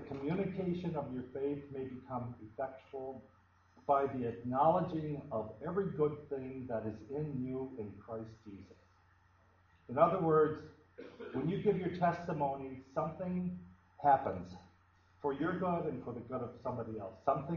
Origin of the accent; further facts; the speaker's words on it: Milwaukee, Wisconsin, United States; born there; I was born here in Milwaukee in 1943.